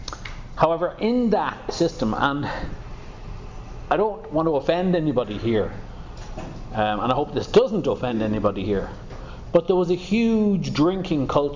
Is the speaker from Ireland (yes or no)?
yes; Dublin, Leinster, Ireland; Growing up in Dublin, for me, it was a very happy occasion.